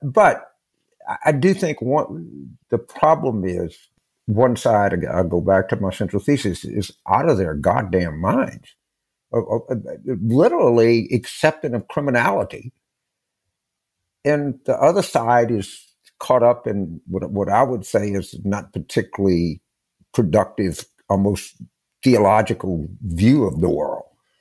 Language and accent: English; Louisiana, United States; also born or lived in Pennsylvania; I grew up in Louisiana, it's always New Orleans versus the rest of the state. I cut my teeth in Pennsylvania politics.